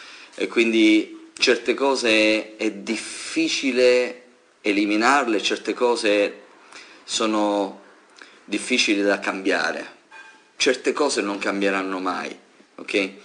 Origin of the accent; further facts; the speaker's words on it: Sicily, Italy; quindi credo che la cosa più importante è che si dice dalle nostre parti in Sicilia